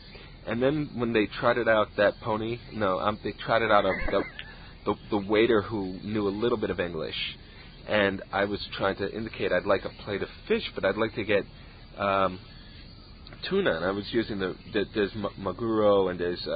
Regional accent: New York City, New York, United States; like, you know, I'm from New York City.

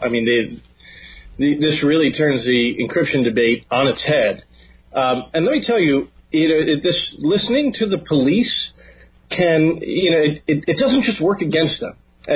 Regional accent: United States; as an American, it feels like hiding those communications and preventing that form of transparency is particularly un-American to me.

